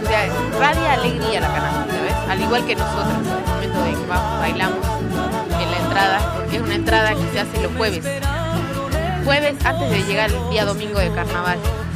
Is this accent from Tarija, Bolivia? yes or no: yes; Tarija, Bolivia; moved away as an adult; now in La Plata, Argentina; llevo los dos apellidos, padre y de mi madre. Nací en Tarija, en Cercado. Estudié el secundario y hice allá. Ahora la facultad lo hago acá en La Plata.